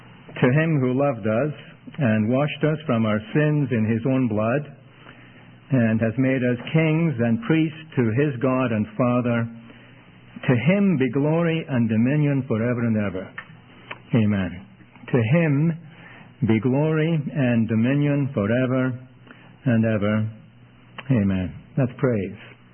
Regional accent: Scotland, United Kingdom; Scotland's way far north of Toronto. And that's where I'm from, and that explains my accent.

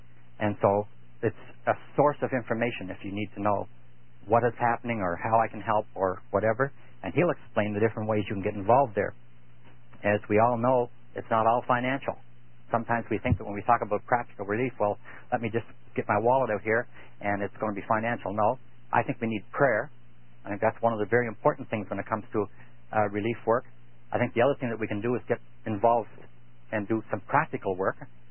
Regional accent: the Maritimes, Canada; I come from the Maritimes, really, in Canada.

